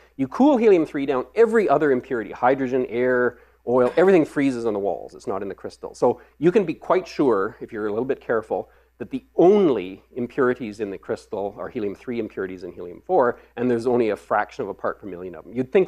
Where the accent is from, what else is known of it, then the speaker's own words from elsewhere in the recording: Edmonton, Alberta, Canada; I'm from Edmonton